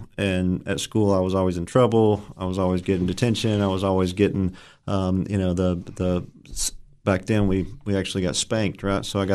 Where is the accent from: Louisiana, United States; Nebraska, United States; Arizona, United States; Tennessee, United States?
Tennessee, United States; Livingston; And so I born and raised in Livingston. You know, my family moved here from other places, but I was born here. They moved in right before I was born. Grew up on a farm in Hillham area, mm-hmm. Outside of Livingston.